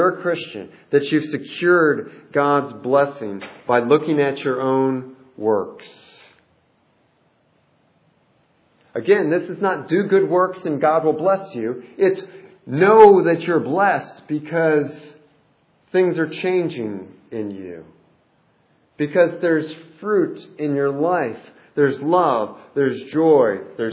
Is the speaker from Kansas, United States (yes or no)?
no; Delaware, Ohio, United States; somebody here that lives in my hometown who's visiting this morning in Delaware, Ohio, Rutherford B.A.'s High School. And as I was growing up there